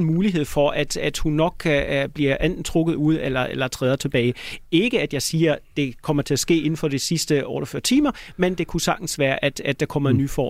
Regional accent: Germany; Danish is a second language; now in Denmark; som tysker er man meget forundret over, hvor hurtigt det går

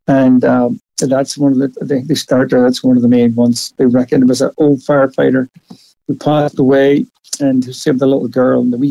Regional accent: Ireland; After growing up in Ireland, they're making so old anyway, you sort of get that, you know?

